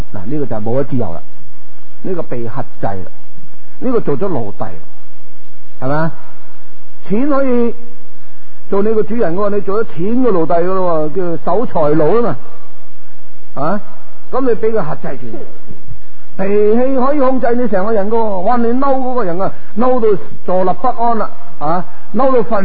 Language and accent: Cantonese; Hong Kong; 因为打牌是我们香港人最常见的玩意来的